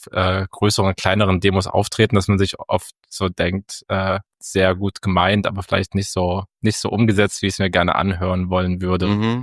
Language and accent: German; Saxony-Anhalt, Germany